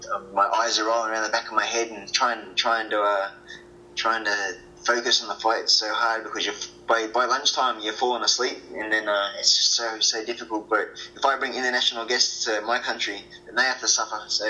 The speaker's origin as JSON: {"language": "English", "region": "Queensland", "country": "Australia", "tie": "born or raised there", "said": "on my CMT events here in Queensland, in my hometown."}